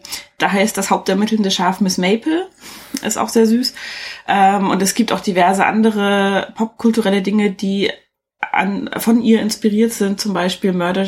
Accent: East Germany, Germany; Ich komme aus dem Osten, ich kenne das nicht.

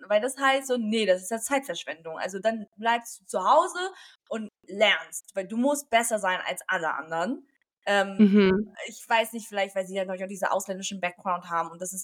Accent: Hanoi, Vietnam; moved away; Ich kenne das auch nicht anders, vom Kindergarten bis hin, ich bin ja auch da jetzt zur Schule gegangen in Hanoi

